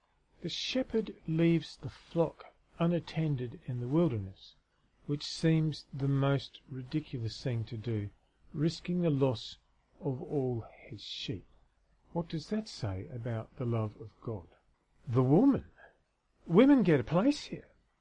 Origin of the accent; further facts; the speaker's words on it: Australia; As an Australian, I have no idea what a sheet cake is.